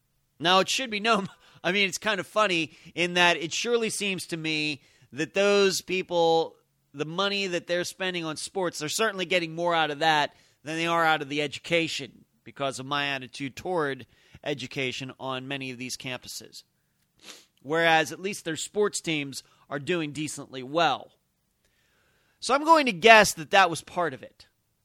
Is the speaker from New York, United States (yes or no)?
no; Pittsburgh, Pennsylvania, United States; being that I grew up in the Pittsburgh area, and I've been a Pitt fan, you're either a Pitt fan or you're a Penn State fan in Pennsylvania.